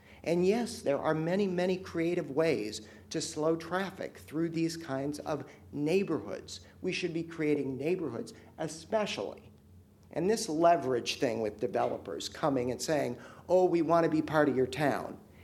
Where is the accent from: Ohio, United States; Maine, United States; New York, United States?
Ohio, United States; I had a great life in 1960, growing up on Clover Ridge Road. But you know what? They don't build houses on 3/4 acres in that part of Ohio any longer, where I hail from, because they're out of land.